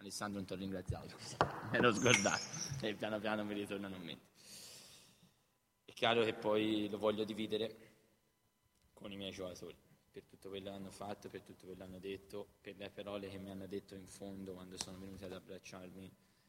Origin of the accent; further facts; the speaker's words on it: Siena, Tuscany, Italy; per me, che sono senese, che sia nella mia città, una città che non ho bisogno che mi rimanga nel cuore e che non mi ha adottato, perché ci sono nato, ci sono cresciuto, ho la mia famiglia e i miei amici.